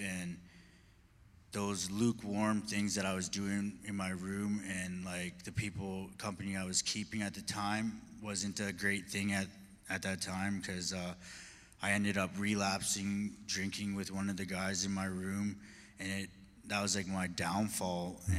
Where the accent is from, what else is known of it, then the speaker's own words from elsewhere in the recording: Edmonton, Alberta, Canada; moved away; because I had to leave my hometown. I'm from Edmonton